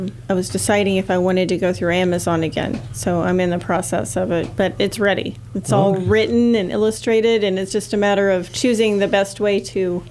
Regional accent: Kansas, United States

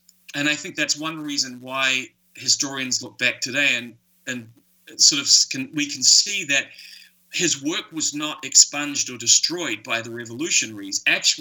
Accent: New Zealand; I grew up in New Zealand.

